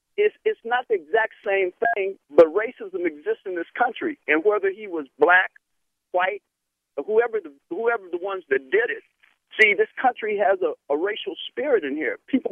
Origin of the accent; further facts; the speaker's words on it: Ohio, United States; I'm from Ohio like LeBron, all right?